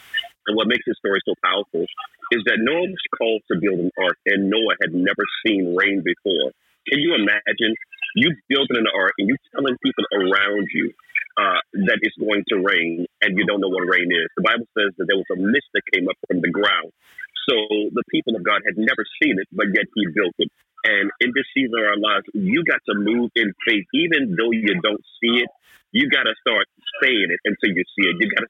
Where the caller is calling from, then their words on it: Petersburg, Virginia, United States; I'm tapping in from Petersburg, Virginia, representing Rhema Word Ministries